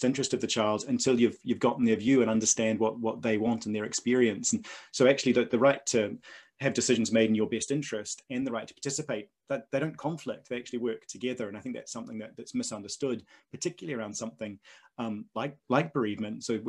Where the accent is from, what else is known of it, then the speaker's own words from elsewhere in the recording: New Zealand; moved away as an adult; now in Scotland, United Kingdom; And I'm from New Zealand, as people may pick up from my accent, which I still have even after 20 years of living in Scotland.